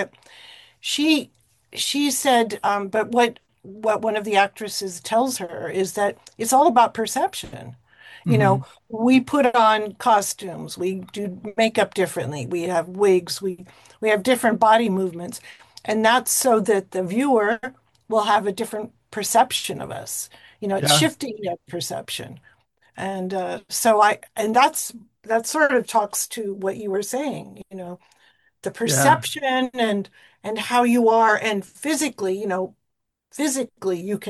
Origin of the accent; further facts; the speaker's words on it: Chicago, Illinois, United States; born there; No, we are mongrel Americans. We are just American. We're from whatever stock from the Midwest, born in Chicago.